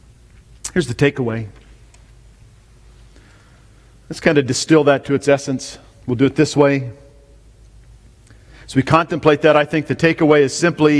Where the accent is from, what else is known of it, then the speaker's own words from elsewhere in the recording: Grand Junction, Colorado, United States; I'm from Colorado. And in my town, really only for 1 month out of the year, but for 1 month out of the year in Grand Junction, where I'm from, it's pretty common to have snow that sticks